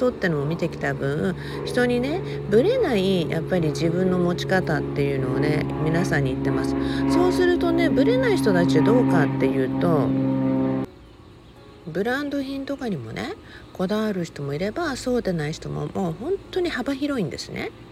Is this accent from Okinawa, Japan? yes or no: yes; Okinawa, Japan; 沖縄に住んで、ね、生まれ育った沖縄でね、まあ、そんな裕福といえるような環境で生まれたわけではないので、まあ、普通当たり前っていうか、普通のね家庭に生まれ育ちました。